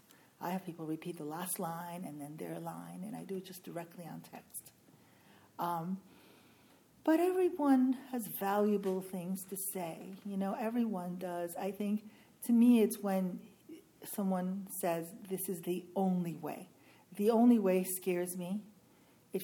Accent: France; first language French; English is a second language; I speak 5 languages fluently. I speak French, obviously, because I was raised in France. I speak Italian, I speak Spanish, and I speak Portuguese.

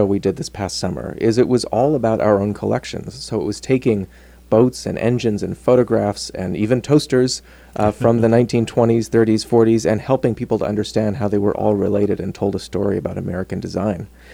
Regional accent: Vancouver, British Columbia, Canada; I'm originally from Vancouver in Canada.

